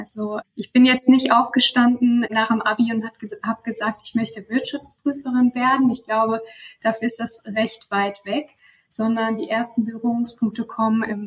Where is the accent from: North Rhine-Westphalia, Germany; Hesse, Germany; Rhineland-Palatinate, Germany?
Rhineland-Palatinate, Germany; Ich bin in der Eifel aufgewachsen. Wem das nicht sagt, das ist so die Region in Rheinland-Pfalz, die etwas ländlicher ist.